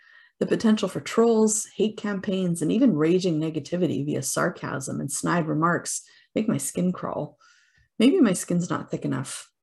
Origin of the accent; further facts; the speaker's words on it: Canada; perhaps I'm too Canadian to risk being perceived as not nice online